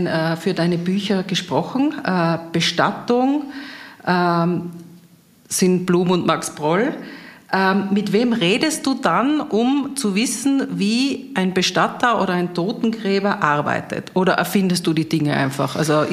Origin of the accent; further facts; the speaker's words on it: Tyrol, Austria; macht auch mich als Tirolerin stolz